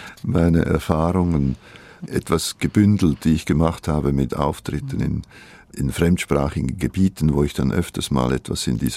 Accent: Switzerland; accent: Swiss German; first language Swiss German; Meine Muttersprache ist eigentlich ein schweizerdeutscher Dialekt.

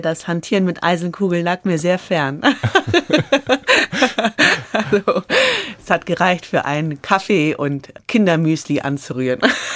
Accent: Munich, Bavaria, Germany; now in Frankfurt, Germany; Ich bin aufgewachsen in München, die ersten Jahre ganz zentral in München noch selbst und dann wurde die Familie größer und wir zogen aufs Land.

